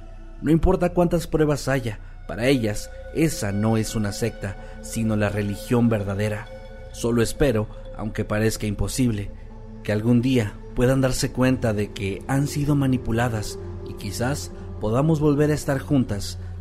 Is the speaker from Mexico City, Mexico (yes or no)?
no; Guadalajara, Jalisco, Mexico; Bueno, pues yo soy de Guadalajara